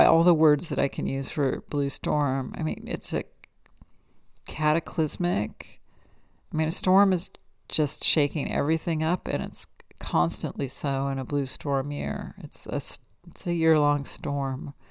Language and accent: English; California, United States; I grew up in Marin County I was born in late 68, and I grew up in Marin County in the 70s, and it was pretty intense.